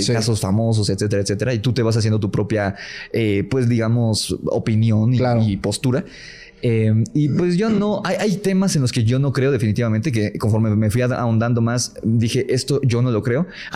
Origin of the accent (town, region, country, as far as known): Mexico City, Mexico